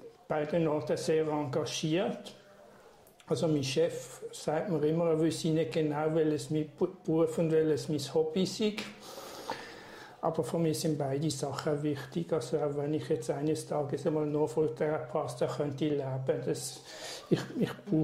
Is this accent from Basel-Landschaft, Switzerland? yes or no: yes; Allschwil, Basel-Landschaft, Switzerland; Also ich bin in der Region Basel aufgewachsen, in Allschwil. Vor 1968 ist der Jahrgang, jetzt muss ich immer rechnen, wie alt ich bin. Das ist dann 54, glaube ich.